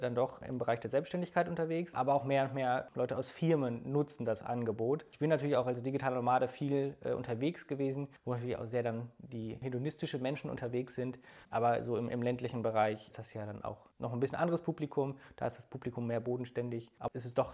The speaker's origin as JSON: {"language": "German", "region": "Schleswig-Holstein", "country": "Germany", "tie": "born or raised there", "said": "die Region, wo ich aufgewachsen bin, also die Schlei-Region, doch sehr, sehr schön ist. Und deswegen habe ich mich entschieden, wieder zurückzugehen an den Ostseefjord."}